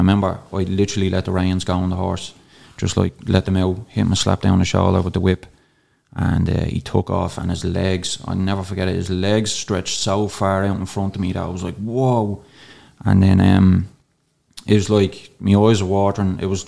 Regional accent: Dublin, Leinster, Ireland; I've had probably, I'd say, up in around 10 horses like growing up in Darndale, and most of them got pounded.

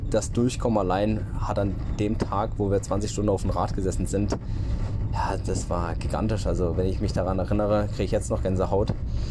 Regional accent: Freiburg, Baden-Württemberg, Germany; Ich komme aus Freiburg

